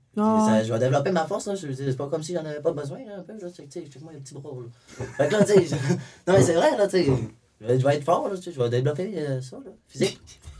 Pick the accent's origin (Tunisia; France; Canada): Canada; Chicoutimi, Quebec; je suis un petit peu de Chicoutimi, que je viens de Chicoutimi, je reste à Chicoutimi.